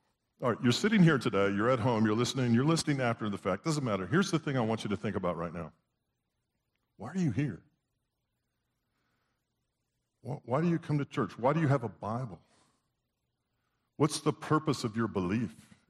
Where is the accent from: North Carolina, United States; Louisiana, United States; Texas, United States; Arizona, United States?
North Carolina, United States; I just said, well, we're from Western North Carolina.